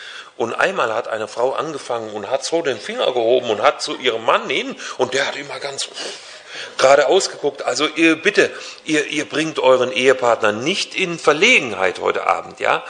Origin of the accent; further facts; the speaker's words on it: Hünfeld, Hesse, Germany; Ich komme aus Hünfeld im Landkreis Fulda.